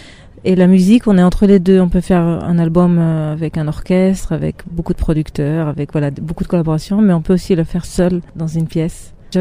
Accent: Israel; first language Hebrew; French is a second language; moved away; L'hébreu, c'était mon langage, on va dire, de tous les jours, parce que j'ai grandi en Israël. Et donc, c'est que quand j'ai quitté Israël

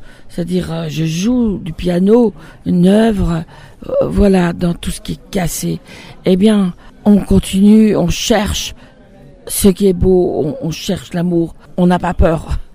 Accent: Belgium; Moi, j'en ai connu plein, comme je suis belge.

